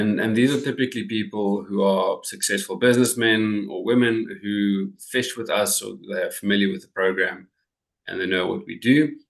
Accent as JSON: {"language": "English", "town": "Bloemfontein", "region": "Free State", "country": "South Africa", "tie": "born or raised there", "said": "I grew up in Bloemfontein, so that's even more bizarre."}